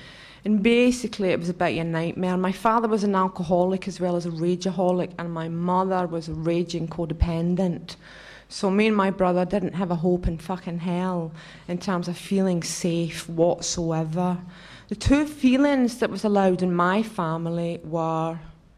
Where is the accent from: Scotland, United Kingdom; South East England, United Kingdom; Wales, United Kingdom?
Scotland, United Kingdom; accent: Scottish; And it's kind of weird to hear my Scottish accent over a microphone.